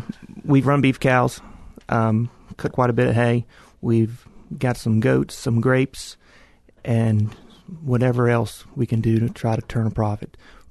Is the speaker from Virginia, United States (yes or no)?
yes; Virginia, United States; Well, I grew up in Albemarle County. Grew up in the Crozet Miller School area. Went to Virginia Tech.